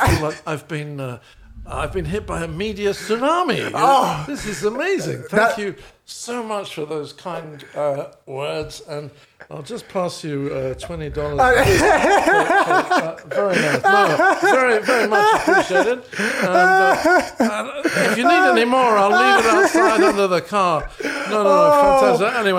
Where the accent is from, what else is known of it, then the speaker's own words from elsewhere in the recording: United Kingdom; I am a British guy, as you can probably tell